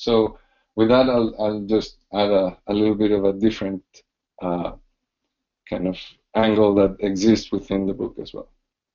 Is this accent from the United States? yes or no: no; Ecuador; there was a very interesting economic debate in my home country of Ecuador